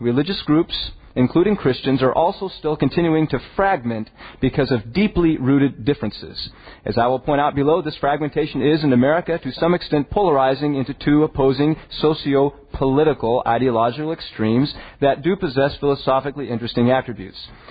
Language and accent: English; United States; So I'm an Adventist of the Adventists. I'm an American of the Americans, and that's kind of.